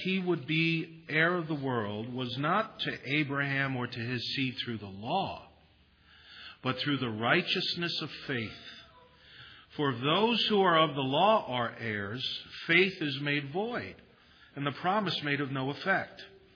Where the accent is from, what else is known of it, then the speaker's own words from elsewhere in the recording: New York City, New York, United States; Many of you know that I was born and raised in New York City. We lived in a famous section of Brooklyn called Coney Island, about 100 yards from the ocean, from the boardwalk.